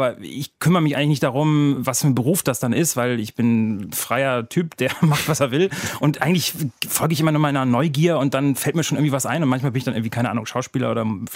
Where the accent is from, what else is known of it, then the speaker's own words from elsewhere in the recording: North Sea coast, Germany; weil wir mussten immer von der Nordseeküste, wo ich aufgewachsen bin, zu meiner Oma nach Nordhessen fahren.